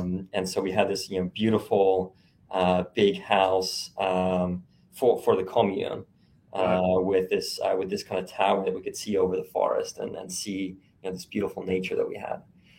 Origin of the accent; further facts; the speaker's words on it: Australia; now in Switzerland; So I was born in Switzerland, grew up in Australia on a hippie commune, made my way back to Switzerland